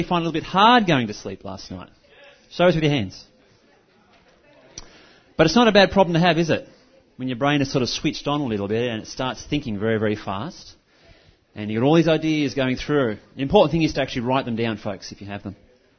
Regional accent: Australia; and I'm from Australia.

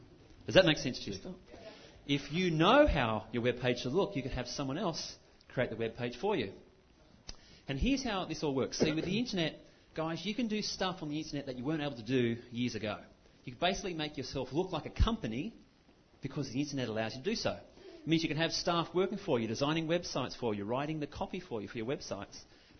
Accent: Manchester, North West England, United Kingdom; Now, you can obviously, from my accent, you know that I'm not from around here. I'm from Manchester.

